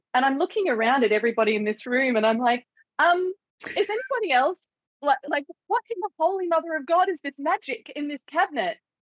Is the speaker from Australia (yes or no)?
yes; Gold Coast, Queensland, Australia; the very white Australian public schooling and world that I lived in growing up on the Gold Coast in the 80s and 90s.